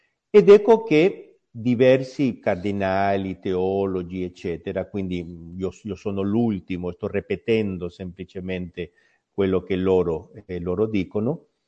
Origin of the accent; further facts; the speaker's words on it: Peru; moved away as an adult; ho dovuto uscire dal mio paese, il Perù, in esilio per causa della persecuzione comunista